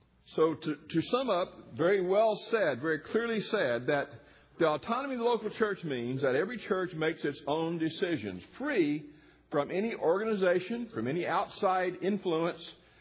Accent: the South, United States; Growing up in the South, I had relatives in Moultrie, Georgia. And my family was Baptist.

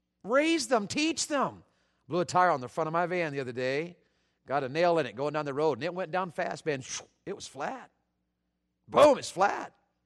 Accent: the South, United States; I was raised in the South and you guys are Yankees

